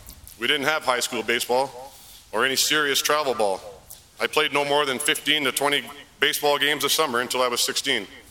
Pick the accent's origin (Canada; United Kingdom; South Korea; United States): Canada; Maple Ridge, British Columbia; I am Canadian.